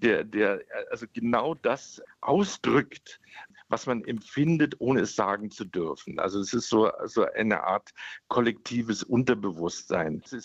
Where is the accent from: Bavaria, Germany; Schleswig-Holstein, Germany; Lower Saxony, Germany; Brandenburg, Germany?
Bavaria, Germany; Munich; gerade in meiner Heimatstadt München